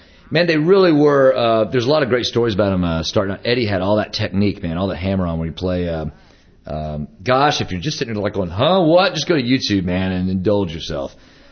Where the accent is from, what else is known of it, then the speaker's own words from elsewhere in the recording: Dallas, Texas, United States; in my hometown of Dallas, two forces collided